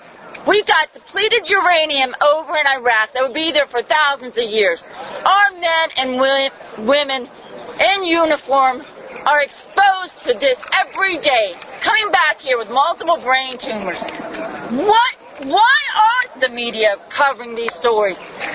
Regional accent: Tempe, Arizona, United States; I'm from Tempe, Arizona.

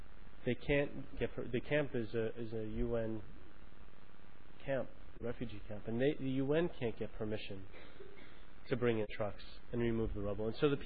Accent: Brooklyn, New York, United States; It wasn't my home. I come from Brooklyn. It was my temporary home for sure

